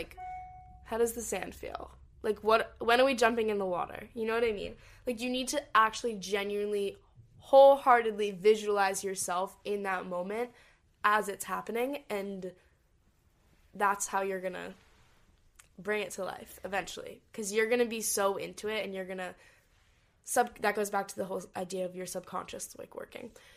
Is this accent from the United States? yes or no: no; Hong Kong; We grew up in Hong Kong and we traveled all over Asia.